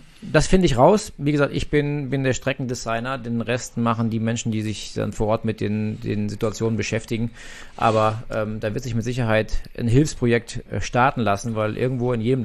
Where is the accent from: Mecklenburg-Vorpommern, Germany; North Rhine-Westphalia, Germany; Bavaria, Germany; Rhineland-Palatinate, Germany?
Rhineland-Palatinate, Germany; Nürburgring, meine Heimat, da bin ich aufgewachsen.